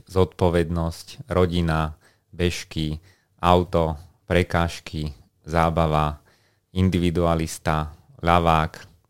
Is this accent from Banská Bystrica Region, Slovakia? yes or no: yes; Banská Bystrica, Banská Bystrica Region, Slovakia; Som rodák z Banskej Bystrice, celý život tam žijem, študoval som a ani sa mi nejak nechce odtiaľ ísť, som taký usadlík.